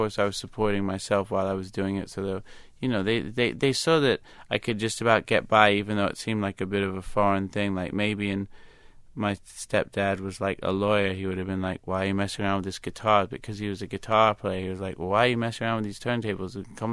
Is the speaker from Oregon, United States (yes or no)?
no; New York, United States; growing up in New York in the late 80s